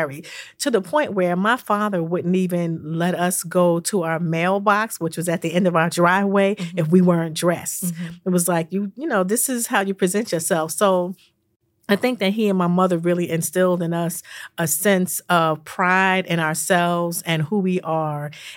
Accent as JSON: {"language": "English", "region": "New York", "country": "United States", "lives_now": "Syracuse, United States", "said": "I'm originally from Long Island, and all of my friends from Long Island"}